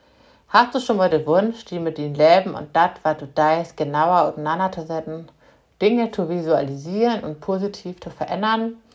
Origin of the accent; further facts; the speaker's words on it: Baden-Württemberg, Germany; born there; Ich bin 48 Jahre alt, gebürtige Schwäbin